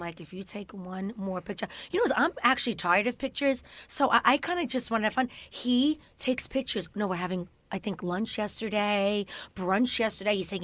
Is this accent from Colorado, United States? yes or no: no; Brooklyn, New York, United States; I grew up in Brooklyn, so I'm kind of used to... I mean, it wasn't as quiet as Jersey